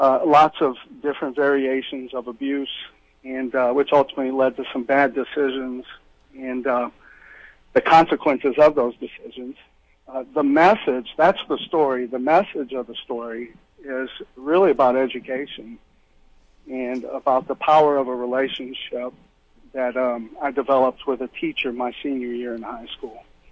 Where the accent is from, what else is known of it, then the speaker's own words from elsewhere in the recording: Houston, Texas, United States; Well, I'm from Houston originally